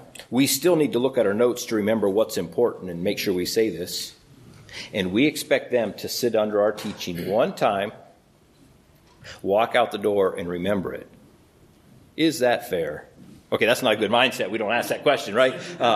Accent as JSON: {"language": "English", "region": "Iowa", "country": "United States", "tie": "born or raised there", "said": "And I grew up in Iowa and did some hunting with my dad."}